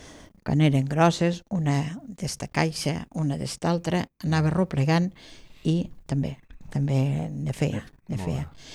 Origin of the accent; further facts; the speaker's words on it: Tarragona, Catalonia, Spain; em vaig criar més de menuda, estava a Tarragona amb els abuelos, de part de mare